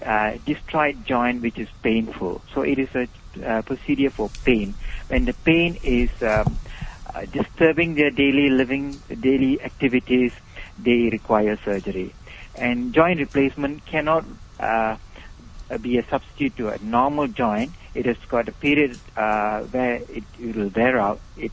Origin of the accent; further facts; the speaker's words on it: Malaysia; Okay, I am a Malaysian Indian. I'm the third generation Indian in Malaysia. I've done my basic degree in medicine in University of Malaya locally, and after that I joined the Malaysian Armed Forces.